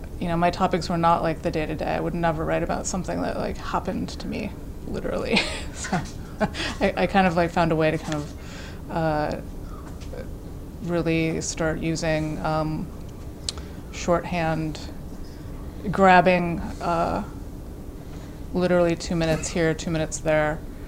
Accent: Milwaukee, Wisconsin, United States; now in New York, United States; I would say that I came from Wisconsin, Milwaukee, and Heart Island represents the first book that I wrote as a New Yorker.

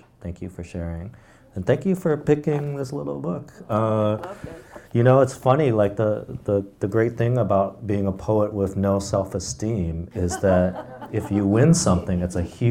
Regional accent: Minnesota, United States; You know, I come from Minnesota

